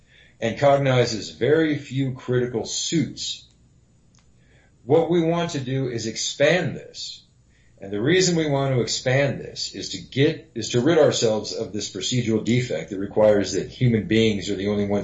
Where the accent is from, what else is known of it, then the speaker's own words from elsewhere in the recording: New Mexico, United States; Well, being originally from New Mexico, I'm from the West